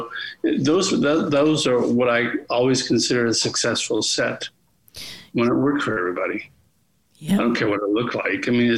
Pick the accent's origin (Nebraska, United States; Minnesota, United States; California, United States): Minnesota, United States; I went to college, a little college in Minnesota. I grew up in Minnesota, and I ended up in the drama department.